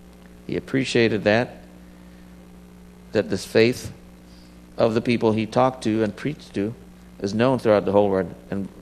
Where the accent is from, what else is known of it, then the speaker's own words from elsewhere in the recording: Philippines; now in United States; Now, I came from the Philippines, and America, with all its challenges right now. I'm very grateful. I'm not trying to change America.